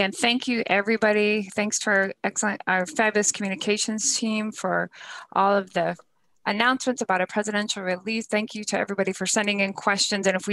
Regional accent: Buffalo, New York, United States; we had a question from Chris Minkler in Buffalo, my hometown

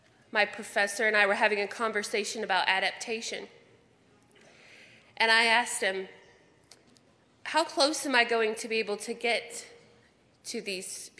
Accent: Tennessee, United States; I started as a chemistry major in a college in Tennessee, because that's my home state.

